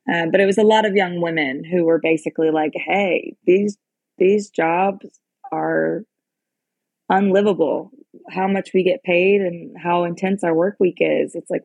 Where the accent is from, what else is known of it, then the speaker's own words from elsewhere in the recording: Tennessee, United States; also born or lived in Vermont; So I grew up in Tennessee. I'm Southern, and I somehow ended up sort of going to college in Vermont.